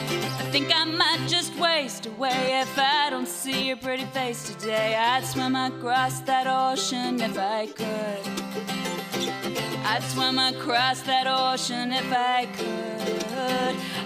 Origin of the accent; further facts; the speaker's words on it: Austin, Texas, United States; Well, I grew up in Austin, Texas, and my dad is a singer-songwriter, folk singer.